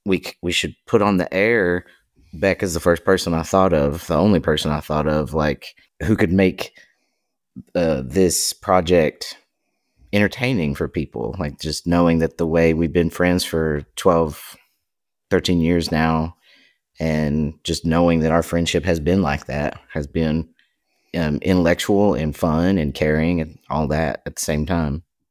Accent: Appalachia, United States; people outside the region assume that there either aren't queer Appalachians or that we all hate being Appalachian or we all hate our homes or something like that. And I'm well aware of the political landscape of where I'm from

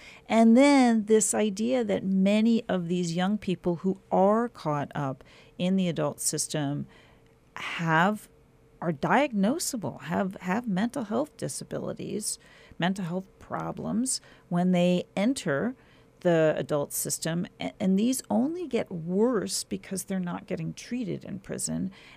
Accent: New York, United States; New York State, which is my home state, only just this winter actually raised the age.

